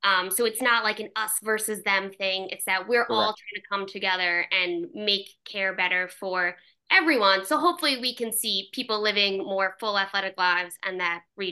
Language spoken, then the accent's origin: English; Long Island, New York, United States; Now I'm from Long Island, New York, which has a very, very high prevalence. It's a very sporty community, right?